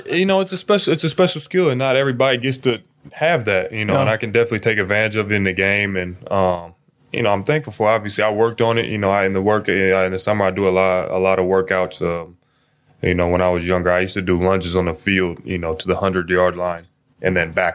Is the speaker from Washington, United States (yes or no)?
yes; Seattle, Washington, United States; I grew up in Seattle.